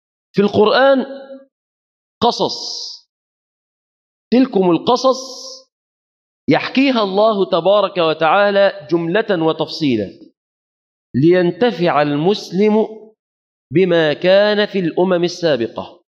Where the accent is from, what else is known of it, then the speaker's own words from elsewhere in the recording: Egypt; نسأل الله أن يحفظ بلادنا مصر